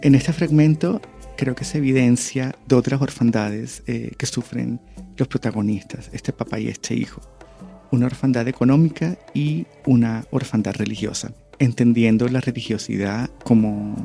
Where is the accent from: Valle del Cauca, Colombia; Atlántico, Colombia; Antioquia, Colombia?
Atlántico, Colombia; Barranquilla; está inspirada en mi ciudad natal, que es Barranquilla.